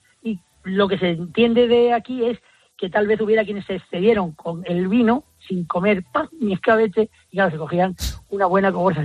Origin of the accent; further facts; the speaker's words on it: Spain; yo, como tantos españoles